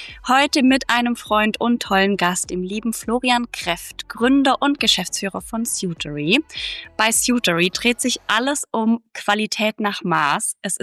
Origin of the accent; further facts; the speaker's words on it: Ravensburg, Baden-Württemberg, Germany; zu heute 480 Quadratmeter Ladenfläche in meiner Heimatstadt Ravensburg ist ein langer Weg